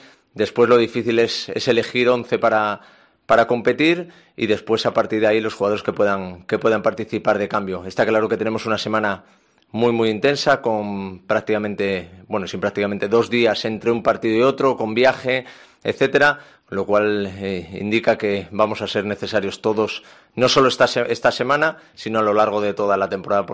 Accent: Oviedo, Asturias, Spain; no cabe duda de que soy de Oviedo con los tintes que tiene todo eso.

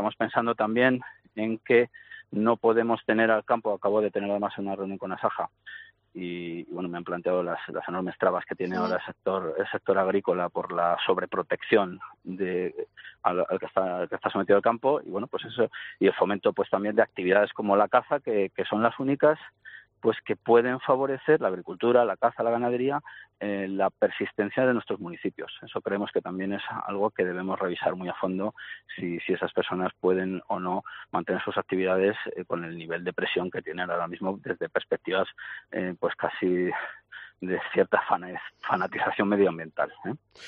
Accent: Cuenca, Castilla-La Mancha, Spain; porque los conquenses somos españoles, sobre todo somos eso

